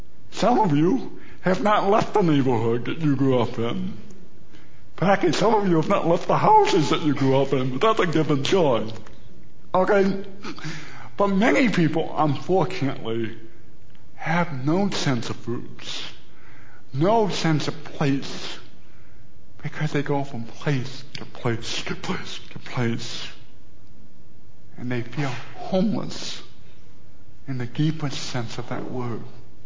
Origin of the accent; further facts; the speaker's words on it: Detroit, Michigan, United States; accent: Midwestern; I'm a Michigander by the core. I was raised in South Detroit. I never thought about being a Midwesterner, but every way I think and every way they act, and even the way I sound